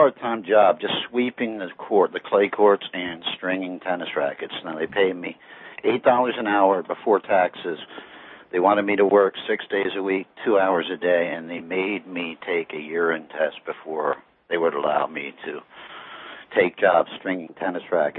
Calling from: Bradenton, Florida, United States; And I'm calling you from Bradenton, Florida.

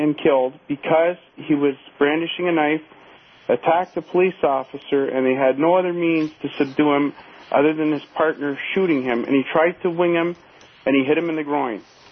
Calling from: Windsor, Ontario, Canada; We had a case in Amherstburg. I'm calling from the Windsor area.

